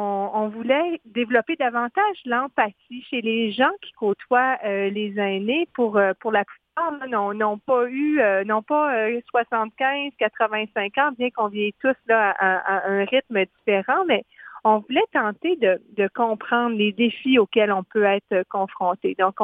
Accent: Quebec, Canada; En fait, je suis native de la Gaspésie

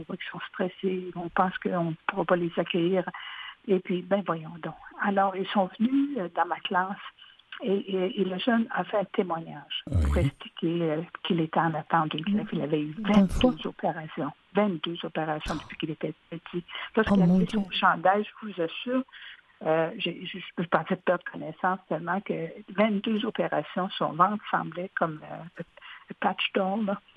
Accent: Rivière-du-Loup, Quebec, Canada; moi, je suis de Rivière-du-Loup

